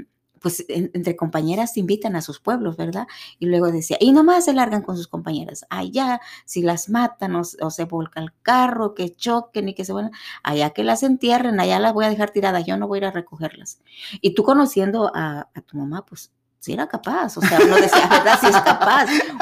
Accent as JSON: {"language": "Spanish", "country": "Mexico", "said": "pero siempre uno como madre mexicana quiere estar ahí de metiche."}